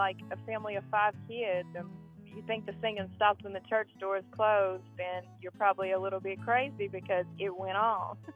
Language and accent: English; Jackson, Tennessee, United States; I am from Jackson, Tennessee, and I went first from birth until about 12 to East Jackson Church of Christ.